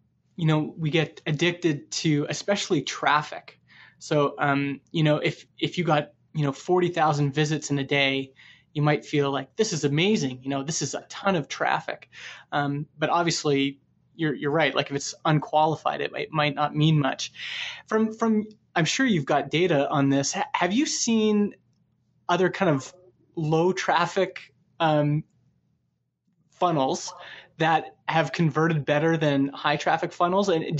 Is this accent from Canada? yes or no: yes; Canada; So, you know, I'm from Canada.